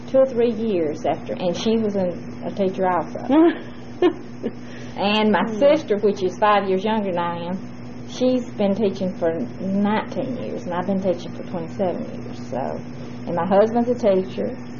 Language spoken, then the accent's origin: English; Carrollton, Georgia, United States; born there; Well, I was born in Carrollton, Georgia.